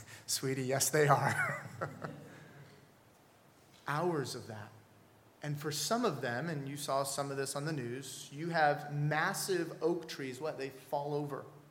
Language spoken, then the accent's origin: English; California, United States; also born or lived in Spokane; now in Florida, United States; Now, I'm a Californian. I grew up in California, then lived in Spokane, Washington.